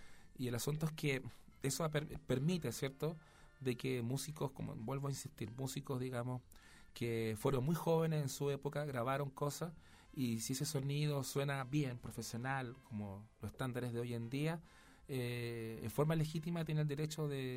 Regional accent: Chile; Yo como músico chileno agradezco mucho

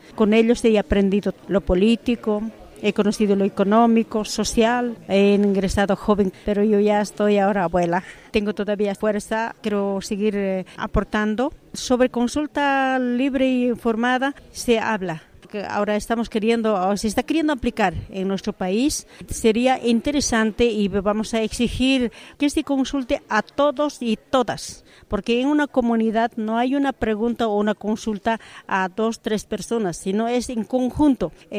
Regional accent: Bolivia; soy boliviana

